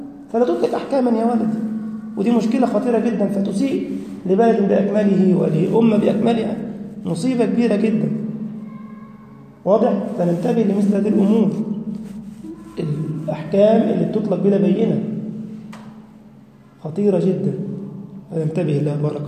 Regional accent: Egypt; بل عندنا في مصر أتقن علماء الاعتقاد من الأزهر.

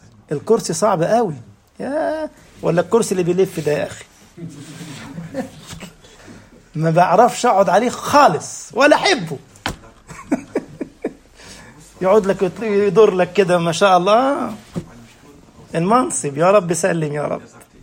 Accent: Egypt; هو موجود في متحف عندنا في مصر

